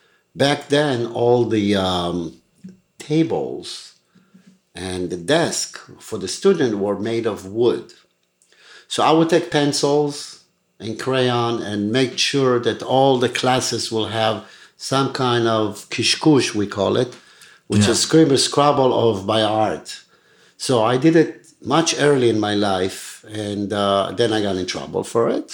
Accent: Rehovot, Israel; also born or lived in Jaffa, Israel; I was born in Israel in a town, it's called Jaffa. And I grew up by Weizmann Institute in Israel. And obviously we grew up very poor

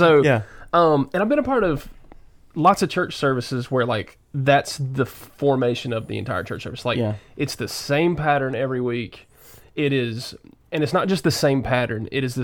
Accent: United States; Number two, I am from Davidson County, and I feel like this is one of those words that, like, I just redneck up.

